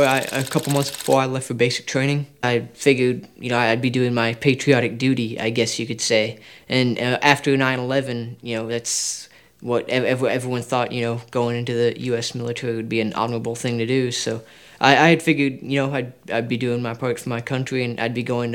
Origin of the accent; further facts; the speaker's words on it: San Angelo, Texas, United States; I grew up in San Angelo, Texas. A small town, I guess, about 85,000 people.